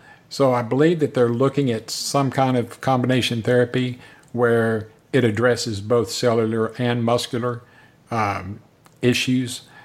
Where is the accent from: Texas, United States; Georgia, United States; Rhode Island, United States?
Texas, United States; I think next year they said that the Cure SMA conference is going to be in Texas, which is my home state.